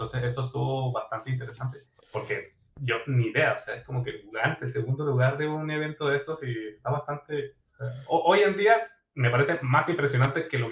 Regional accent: San Cristóbal, Táchira, Venezuela; yo en Venezuela, de donde soy, es de una ciudad que es frontera con Colombia, en San Cristóbal, Estado Táchira.

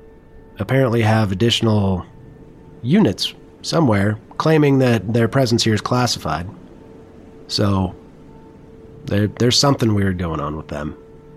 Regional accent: Minnesota, United States; I'm originally from Minnesota, but I tried really hard to lose the accent because people gave me shit everywhere I went because I sounded weird.

